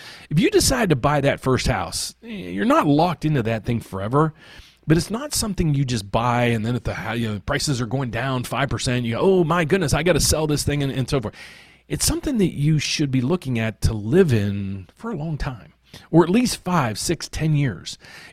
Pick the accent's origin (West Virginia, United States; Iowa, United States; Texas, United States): West Virginia, United States; moved away as an adult; now in Chicago, United States; I grew up in West Virginia. This is my summarized version. I have a degree in economics from West Virginia University. I moved to Chicago 37, 38 years ago because I wanted to get into the stock market, the Board of Trade.